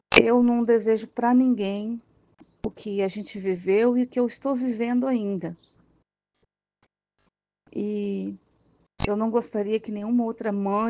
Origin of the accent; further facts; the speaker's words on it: Sinop, Mato Grosso, Brazil; Então, a gente é de Sinop, né?